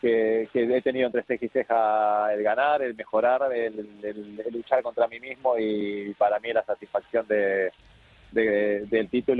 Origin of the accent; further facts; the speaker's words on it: Argentina; accent: Basque; now in Spain; me siento de este lugar, pero cuando voy a Argentina me siento que estoy en mi tierra, pero mis amigos me dicen que tengo acento vasco. Es una mezcla de los dos lugares.